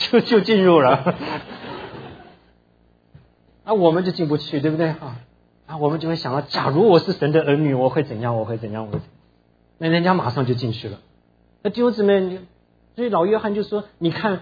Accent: Tainan, Taiwan; 那我们小的时候在台湾住，我住在台南。

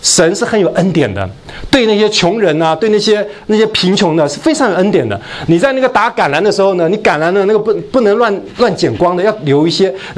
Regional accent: China

